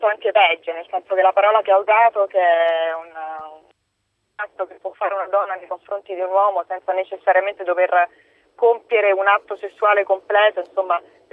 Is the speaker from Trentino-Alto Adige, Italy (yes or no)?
no; Rome, Lazio, Italy; accent: Roman; al di là del mio accento che si sente che sono romana